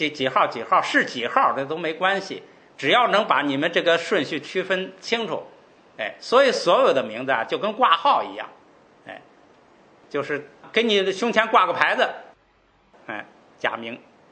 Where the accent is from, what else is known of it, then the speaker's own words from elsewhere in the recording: China; 我们中国人就可以理解成是字儿。